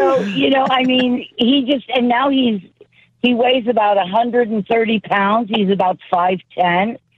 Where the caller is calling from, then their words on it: St. Joseph, Missouri, United States; also born or lived in Illinois; I'm calling from St. Joe, Missouri.